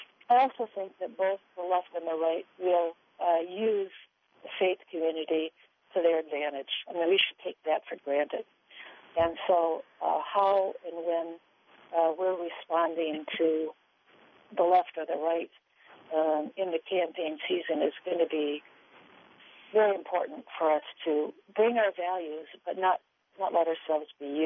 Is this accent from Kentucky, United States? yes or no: no; Laconia, Minnesota, United States; So the kind of community that I grew up in Laconia out in Carver County, and you know, the Protestants, the Moravian Church I grew up in, and the Catholic Church, and the Lutheran Church